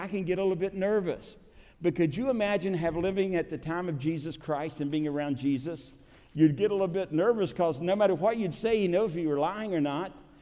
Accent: Appalachia, United States; I was really shocked to learn in my heritage where I grew up in Appalachia

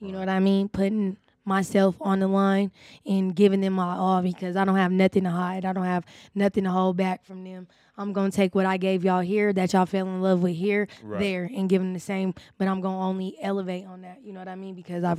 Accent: Colorado, United States; coming out of Atlanta, and then they know that I come from Colorado

